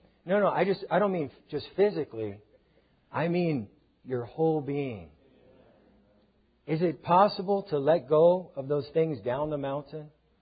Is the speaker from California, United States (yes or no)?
yes; Riverside, California, United States; Me too. I'm from Riverside. All the smog, it ends up right in Riverside. Yeah. We get all the smog. Sometimes we can't even see the mountains in our backyard because the smog is so thick.